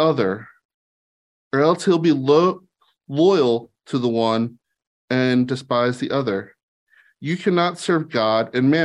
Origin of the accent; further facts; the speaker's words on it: Knoxville, Tennessee, United States; As you know, I'm from Knoxville